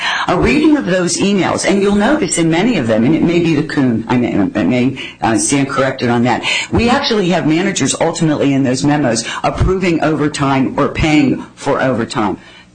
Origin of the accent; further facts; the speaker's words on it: Pennsylvania, United States; I'll pick my home state of Pennsylvania